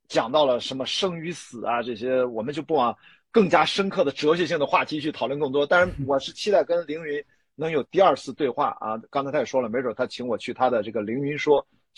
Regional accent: Qingdao, Shandong, China; 我们青岛人嘛吃这些

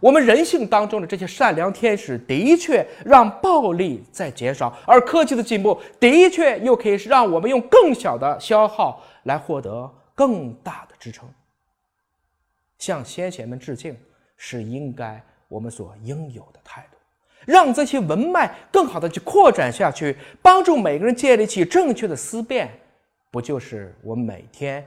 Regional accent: China; 我是一个中国人，我说的是中国话，吃的是中国饭，装的是中国心

